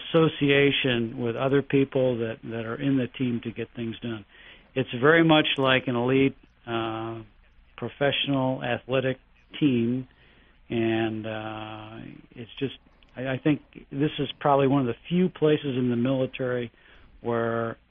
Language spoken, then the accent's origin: English; Long Island, New York, United States; Well, I grew up in Long Island. It's on the eastern part of New York State, kind of a maritime environment.